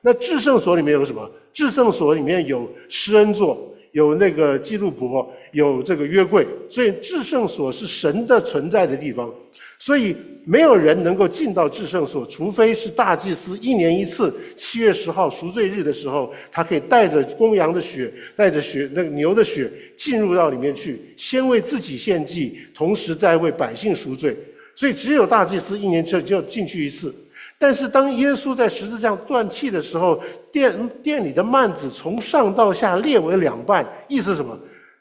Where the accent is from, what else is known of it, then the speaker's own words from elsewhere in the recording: China; 我们常常就好像我们中国人，我们常常是抓住我们的信仰